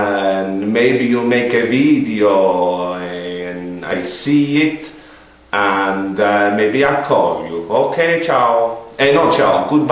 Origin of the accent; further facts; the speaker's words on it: Rome, Lazio, Italy; English is a second language; now in Leeds, United Kingdom; I am 45 years old and I am from Roma in Italy, but I live in Leeds now.